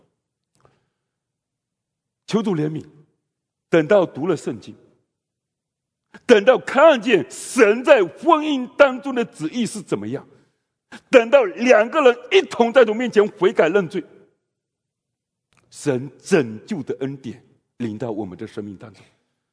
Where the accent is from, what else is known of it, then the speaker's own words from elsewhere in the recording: Fujian, China; moved away as an adult; now in Canada; 我是福建的农村里面出生的，农村里面长大的。